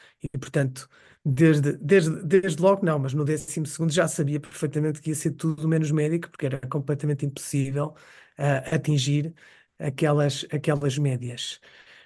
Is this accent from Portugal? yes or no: yes; Porto, Norte, Portugal; born there; nasci no Porto, no meio dos anos 80, em 1984, na cidade do Porto. E, portanto, eu tinha 16 anos no ano 2000.